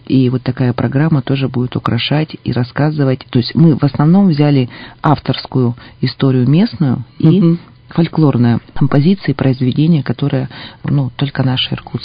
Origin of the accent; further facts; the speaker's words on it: Siberia, Russia; Но мы же хлебосольные сибиряки.